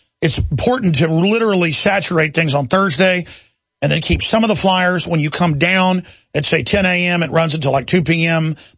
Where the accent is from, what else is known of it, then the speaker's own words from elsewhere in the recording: Texas, United States; I'm coming to my hometown to retake free speech in Texas.